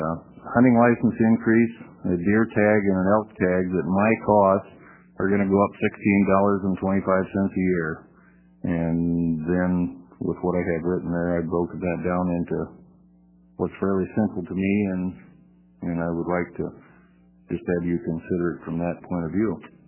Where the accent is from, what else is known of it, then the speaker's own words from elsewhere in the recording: La Grande, Oregon, United States; I'm from LeGrand, Oregon. I'm here representing myself